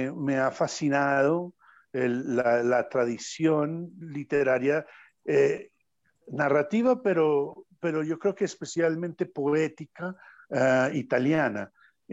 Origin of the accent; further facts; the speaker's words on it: United States; moved away as an adult; now in Medellín, Colombia; tengo dos idiomas maternos. Nací en Estados Unidos de padres colombianos. Y viví allá mis primeros 30 años y los últimos 25 años llevo aquí viviendo en Colombia, en la ciudad de mis padres